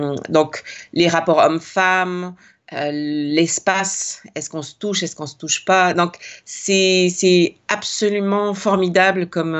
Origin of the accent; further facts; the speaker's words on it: France; Surtout quand on est français, on est très, très fort à savoir tout sur tout.